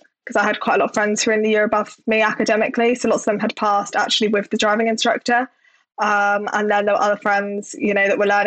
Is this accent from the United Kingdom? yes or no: yes; London, United Kingdom; So I grew up in Southeast London